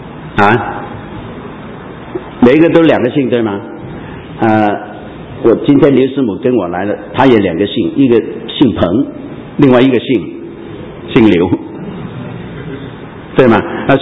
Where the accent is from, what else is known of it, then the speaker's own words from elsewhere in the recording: Hong Kong; 原谅我这样讲，我是香港人，香港人是很会打算的人。